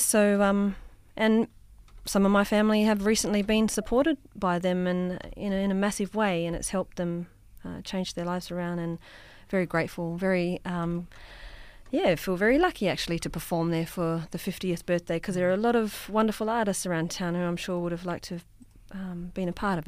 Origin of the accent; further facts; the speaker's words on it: Pingelly, Western Australia, Australia; also born or lived in Perth; Oh, well, I'm born in Perth, raised in Pingelly in the wheat belt.